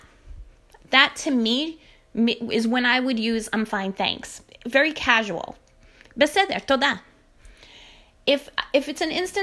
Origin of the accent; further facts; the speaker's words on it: United States; accent: New York; I am not from Israel, so my Hebrew tends to get tempered a little bit with my New York accent and my New England accent, so bear with me.